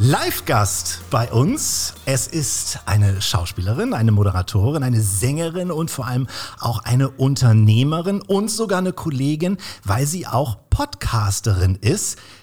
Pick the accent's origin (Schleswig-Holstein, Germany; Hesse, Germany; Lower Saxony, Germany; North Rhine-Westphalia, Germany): Schleswig-Holstein, Germany; Kiel; also born or lived in Swabia; Und nach 12 Jahren Schwabenland bin ich auch wieder in meiner Heimat in Kiel gelandet.